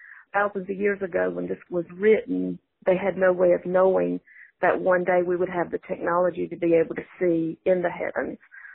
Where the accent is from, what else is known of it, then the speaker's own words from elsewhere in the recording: Clayton, North Carolina, United States; Hey, Dr. Davey … I'm from Clayton, North Carolina. I listen to you every morning on 92.5